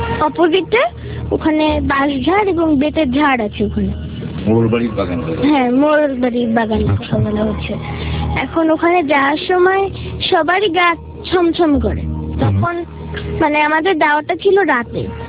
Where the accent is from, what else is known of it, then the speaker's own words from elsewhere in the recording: Khulna, Khulna Division, Bangladesh; আমি খুলনা বসুপাড়া থেকে এসেছি, আমি ইসলামাবাদ স্কুলের একজন ছাত্রী।